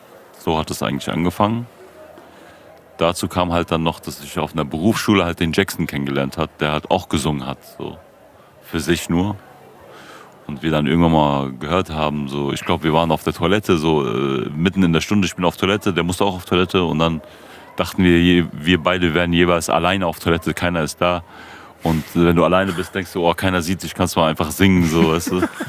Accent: Bergen-Enkheim, Hesse, Germany; ich bin in Bergen-Enkheim aufgewachsen.

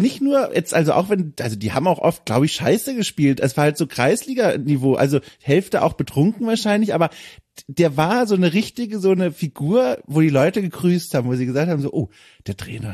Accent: Grünwörth, Bavaria, Germany; da, wo ich aufgewachsen bin, Grünwörth, eine ganze Zeit lang, von der Erwachsenenmannschaft, also wirklich.

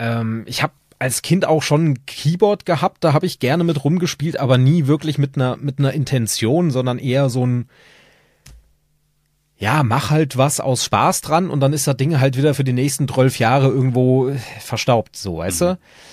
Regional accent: Hesse, Germany; Ich bin Hesse, ja. Also ich bin auch tatsächlich hier im quasi Frankfurter Raum geboren. Wer Kelkheim, Bad Soden kennt, das ist meine Herkunft quasi, aber davon habe ich nicht viel mitgekriegt, da habe ich ein halbes Jahr überstanden und dann sind wir hier rübergezogen.

